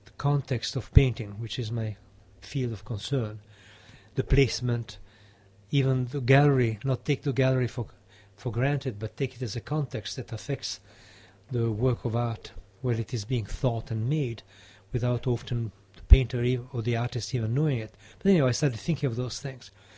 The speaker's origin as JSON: {"language": "English", "region": "New York", "country": "United States", "said": "I had a couple of exhibitions in Italy as a New Yorker"}